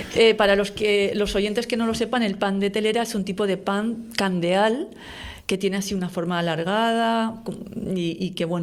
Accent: Madrid, Community of Madrid, Spain; Y donde yo nací también. Porque yo soy de Madrid

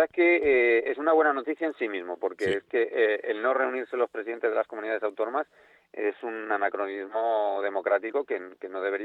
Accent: Spain; Somos muy pillos, somos españoles.

